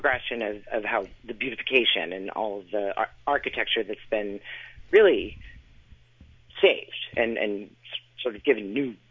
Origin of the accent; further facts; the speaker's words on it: Newburyport, Massachusetts, United States; So I love my hometown. I love Newburyport in all of its quirks and history.